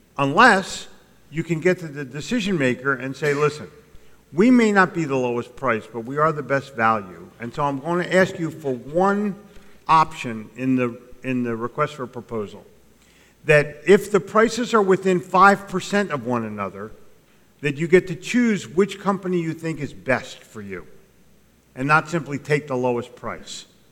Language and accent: English; New Jersey, United States; but I grew up in New Jersey. It's a negative way of life.